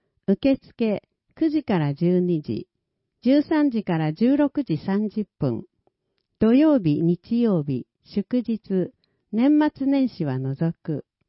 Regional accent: Malaysia; Japanese is a second language; now in Japan; 今回は私の母国、マレーシアの政治について紹介します。

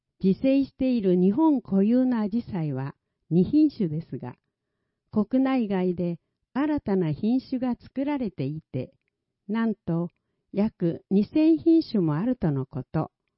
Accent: Malaysia; 私の母国、マレーシアには、ペスタカーマタンという収穫祭があります。

